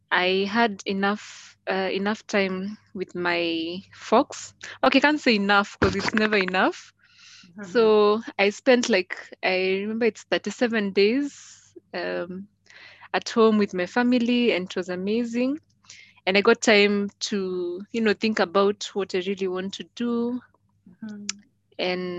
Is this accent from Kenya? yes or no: yes; Kenya; now in Rwanda; I'm from Kenya, currently in Rwanda, and wishing to stay for a while.